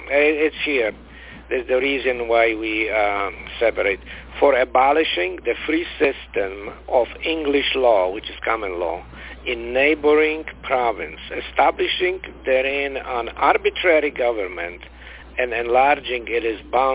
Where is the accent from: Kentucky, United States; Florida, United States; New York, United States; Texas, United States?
Florida, United States; Yes, I am from Florida.